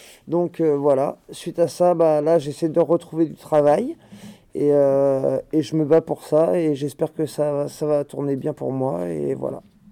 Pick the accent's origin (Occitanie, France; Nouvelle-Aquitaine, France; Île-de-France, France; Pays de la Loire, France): Pays de la Loire, France; Saint-Nazaire; born there; also born or lived in La Baule / Châteauroux; Alors moi je suis né à Saint-Nazaire. J'ai vécu la Baule pendant un bon bout de temps. Après je suis parti sur Châteauroux. Je suis revenu à la Baule pour le retour aux sources.